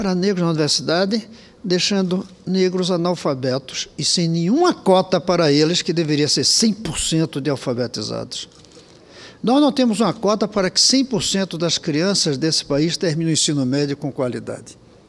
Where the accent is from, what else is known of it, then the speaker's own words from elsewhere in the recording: Recife, Pernambuco, Brazil; E olha que eu sou de Recife, um lugar de população negra intensa.